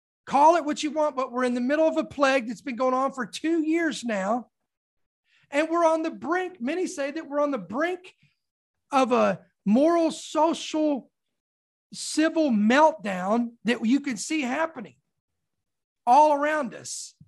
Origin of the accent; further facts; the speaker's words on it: United States; I'm an American. This is where God chose for me to be born.